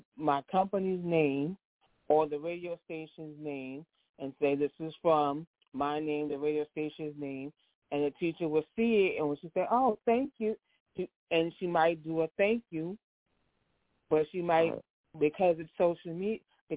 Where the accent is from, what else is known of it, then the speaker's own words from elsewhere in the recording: New York, United States; I'm originally from New York, so I would help a teacher in New York, a teacher in Jersey.